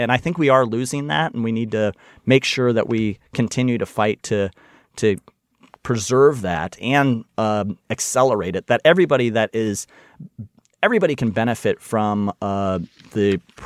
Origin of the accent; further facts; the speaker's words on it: Ohio, United States; I'm thinking of my hometown and my home state of Ohio.